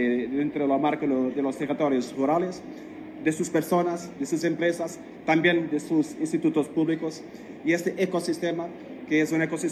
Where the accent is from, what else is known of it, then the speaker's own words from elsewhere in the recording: Portugal; yo vengo de Portugal